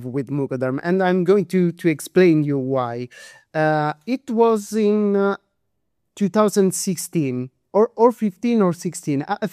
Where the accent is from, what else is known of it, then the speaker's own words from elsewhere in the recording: Anzio, Lazio, Italy; English is a second language; now in Rome, Italy; I like to always remember I'm from Anzio. I was born in Anzio because the sea is inside me.